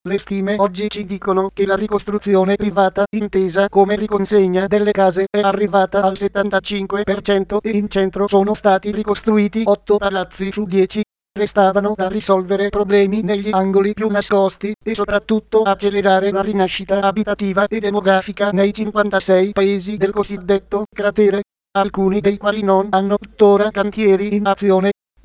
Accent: Abruzzo, Italy; e non solo perché sono abruzzese e ho tanti amici e conoscenti che si sono salvati per miracolo.

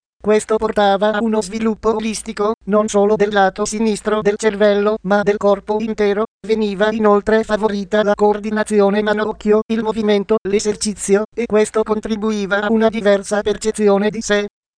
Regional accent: Sweden; Italian is a second language; moved away; E quando sono tornata nel mio paese, in Svezia, c'erano ragazzine di 6 anni che morivano di fame perché non si credevano magre abbastanza.

